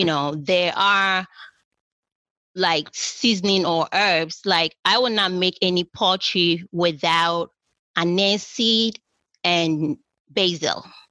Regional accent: Ghana; moved away as an adult; now in United States; So I grew up in Ghana. And I came over to the States to go to college.

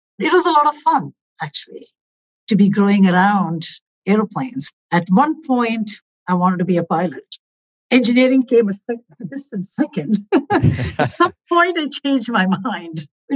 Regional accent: India; I was born in India and I was raised in multiple Air Force bases all over the country during my formative years.

